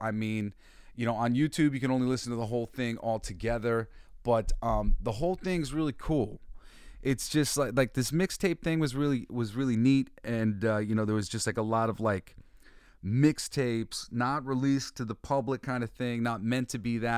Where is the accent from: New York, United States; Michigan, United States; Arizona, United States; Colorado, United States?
New York, United States; I was like, no, I'm from New York, motherfucker. I played football in Brooklyn, and I'm a national champion, actually.